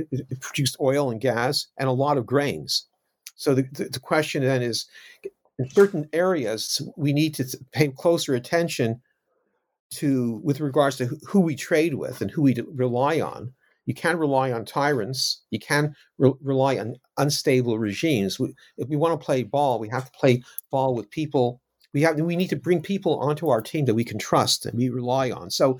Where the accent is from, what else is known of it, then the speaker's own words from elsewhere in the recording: Canada; moved away as an adult; now in United Kingdom; I'm not American, I'm Canadian, now living in the UK